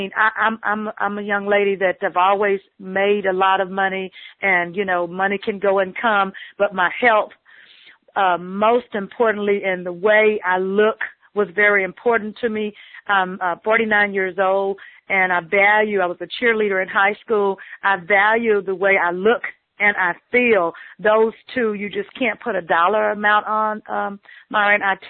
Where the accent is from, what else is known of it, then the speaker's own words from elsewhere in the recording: Liberty, Texas, United States; I'm from Liberty, Texas. So I'm just from a little small country town.